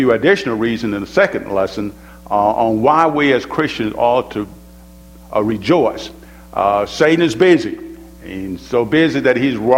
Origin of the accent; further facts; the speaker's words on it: Tupelo, Mississippi, United States; I think back as a teenager, growing up in Tupelo, Mississippi, and at that time, in the 70s, I saw some transitions occurring in the family.